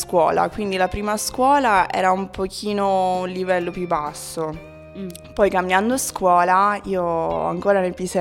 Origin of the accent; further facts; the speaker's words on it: England, United Kingdom; Italian is a second language; now in Perugia, Italy; sì, sono inglese, quindi insegno l'inglese qui a Perugia